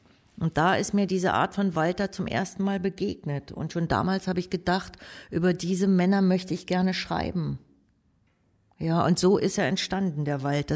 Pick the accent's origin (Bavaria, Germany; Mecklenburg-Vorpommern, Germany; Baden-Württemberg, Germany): Mecklenburg-Vorpommern, Germany; moved away; ich bin aufgewachsen in meiner Kindheit auch in Dörfern. Und meine Eltern haben als Saisonkellner an der Küste Usedom und Rügen gearbeitet. Und also bin ich auch in diesen Dörfern aufgewachsen. Dann bin ich 1985 ausgewandert.